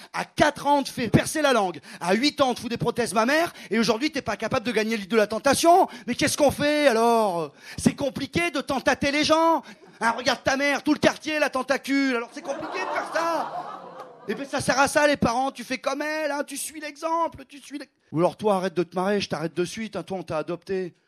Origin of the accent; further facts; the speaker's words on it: South, France; Moi, je viens du Sud, et dans le Sud-Est, j'ai pu pas mal jouer.